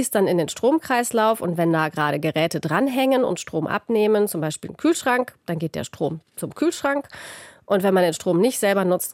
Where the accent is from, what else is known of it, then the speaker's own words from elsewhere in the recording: Bavaria, Germany; Und wir sind in Bayern, meine Heimat, am Ammersee in der Nähe von München.